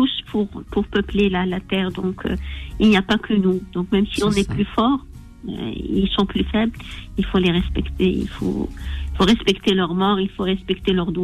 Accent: Algeria; also born or lived in France; de ma mère franco-libanaise et de mon père algérien. C'était en 76. Et mon père, quand j'avais 11 mois, m'a emmenée vivre en Algérie

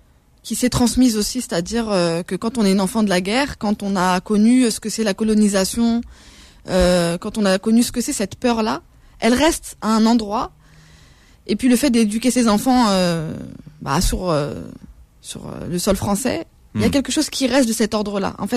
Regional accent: France; Quand je pense à mes parents, c'était des sujets coloniaux. Et moi, je suis une citoyenne française

